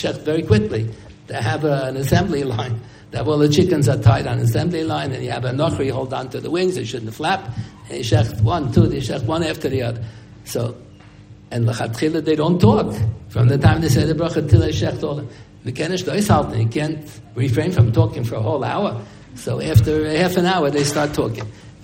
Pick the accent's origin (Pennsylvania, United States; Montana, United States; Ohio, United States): Pennsylvania, United States; born there; I was born in Mercy Hospital. I was born in Pennsylvania, and the hospital was a Catholic hospital.